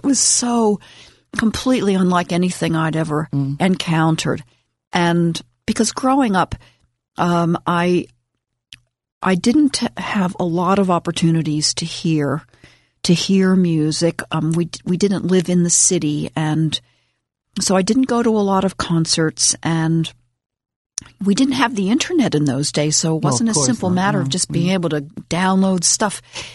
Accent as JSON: {"language": "English", "town": "Philadelphia", "region": "Pennsylvania", "country": "United States", "tie": "born or raised there", "also_born_or_lived": "Ambler, United States", "said": "because I grew up in Philadelphia. We lived at 33rd and Diamond. That was my first home in Philadelphia."}